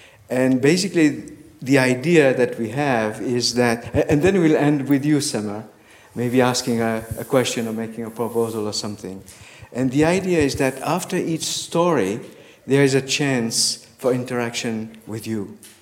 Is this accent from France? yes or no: yes; France; English is a second language; from France.